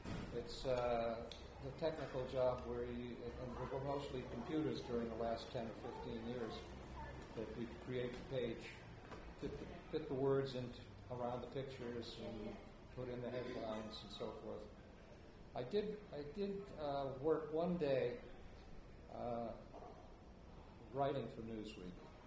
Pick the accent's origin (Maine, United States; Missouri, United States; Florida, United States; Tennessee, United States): Maine, United States; also born or lived in New Hampshire; It was a haibun about growing up in Maine and New Hampshire, and a lot of it is about baseball.